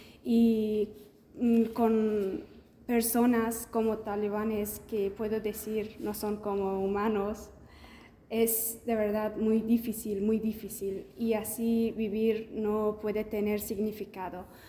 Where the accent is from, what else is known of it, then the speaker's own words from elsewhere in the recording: Afghanistan; Spanish is a second language; moved away; Yo soy de Afganistán y vine de Afganistán.